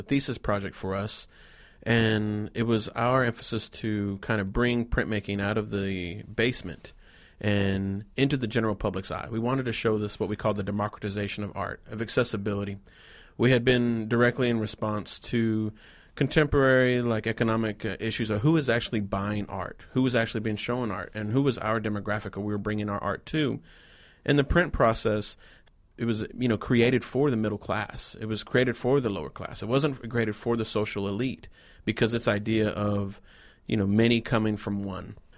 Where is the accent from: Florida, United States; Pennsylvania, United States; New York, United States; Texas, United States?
Texas, United States; Austin; because I'm from Austin, Texas, and a Texas boy, I'd only seen the snow in a Thomas Kinkade painting.